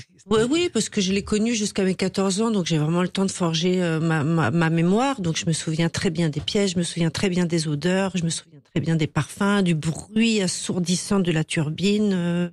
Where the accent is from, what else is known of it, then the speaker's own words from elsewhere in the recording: Amiens, Hauts-de-France, France; born there; On va dire que je suis valdoisienne d'amour, mais je suis née à Amiens.